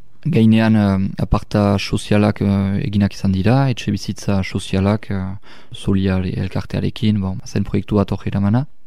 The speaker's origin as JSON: {"language": "Basque", "town": "Hasparren", "region": "Nouvelle-Aquitaine", "country": "France", "tie": "born or raised there", "said": "aspandara sortzez eta beti hemen bizi."}